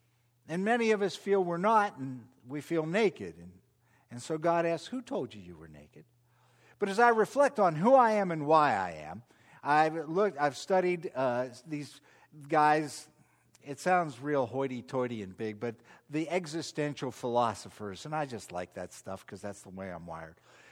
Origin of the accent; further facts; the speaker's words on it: West Virginia, United States; I'm from West Virginia, so I'm a huge Mountaineer fan.